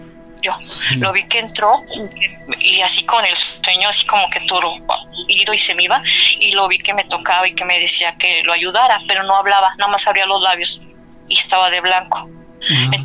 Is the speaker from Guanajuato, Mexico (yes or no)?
yes; León, Guanajuato, Mexico; now in Silao, Mexico; Bueno, somos de León, pero yo ya vivo aquí en Silao.